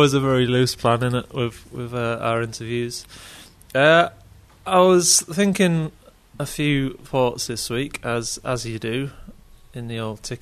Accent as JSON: {"language": "English", "region": "Yorkshire and the Humber", "country": "United Kingdom", "said": "I was from Yorkshire, where it rains a lot."}